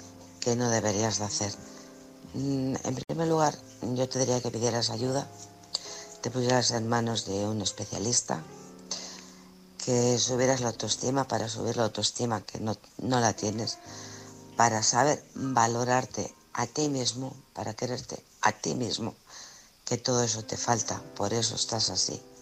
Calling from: Alcorcón, Community of Madrid, Spain; de Alcorcón

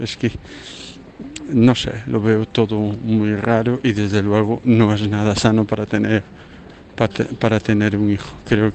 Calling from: Santiago de Compostela, Galicia, Spain; de Santiago de Compostela.

